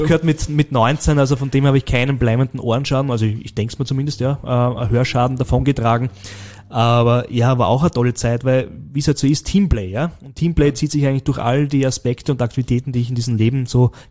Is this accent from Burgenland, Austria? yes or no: yes; Burgenland, Austria; moved away; in mein Heimatbundesland, dem Burgenland, ja, das ich schon vor über 20 Jahren, 25 Jahren verlassen habe, ja.